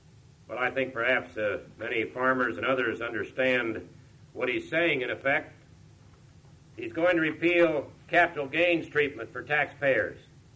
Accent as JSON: {"language": "English", "region": "Kansas", "country": "United States", "tie": "born or raised there", "said": "but I am from Kansas, born in Kansas, reared in Kansas."}